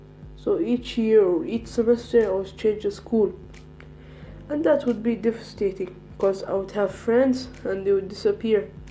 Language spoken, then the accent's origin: English; Saudi Arabia; also born or lived in Jordan; I used to travel a lot in a young age. I lived in Saudi Arabia most of my life. Then came here to Jordan, but also traveled to China to my grandma and grandpa, to my father's side.